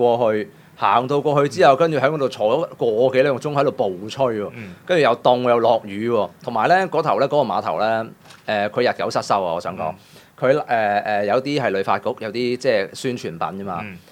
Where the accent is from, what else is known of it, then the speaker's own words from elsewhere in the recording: Hong Kong; 咁我係香港人，我會咁講嘅